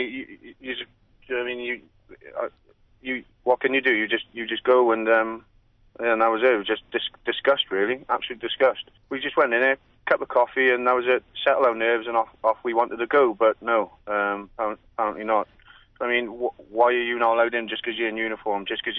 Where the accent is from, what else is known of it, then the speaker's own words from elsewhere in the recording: Wales, United Kingdom; Being a Welshman